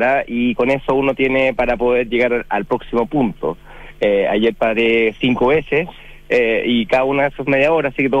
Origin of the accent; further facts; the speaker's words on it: Chile; como buen chileno